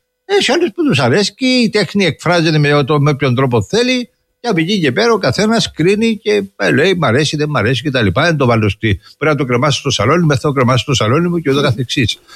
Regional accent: Pelendri, Limassol District, Cyprus; και εγώ μεγάλωσα στο Πελέντρι. Από 0 έως 5 χρόνων στο Πελέντρι μεγάλωσα. Τα πρώτα μου βήματα εκεί τα έκανα.

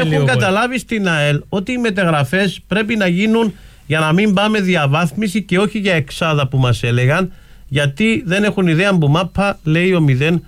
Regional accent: Paphos, Paphos District, Cyprus; Δεν με ενδιαφέρει το ποδόσφαιρο, αλλά είμαι από την Πάφο και χαίρομαι που πάει καλά

